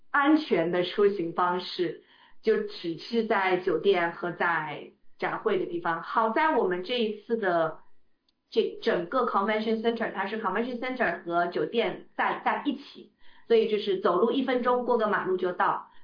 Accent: Hunan, China; 所以呢像我湖南人嘛，喜欢吃辣呀，喜欢吃重一点的口味的

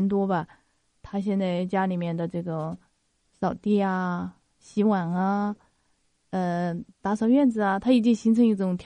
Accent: China; now in United States; 作为一个中国人，作为一个中国母亲

